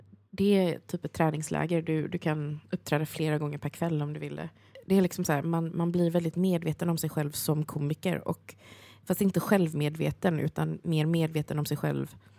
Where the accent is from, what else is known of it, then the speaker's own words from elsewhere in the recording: Sweden; Jag är svensk. Det är det. Jag kör att jag är svensk och kines.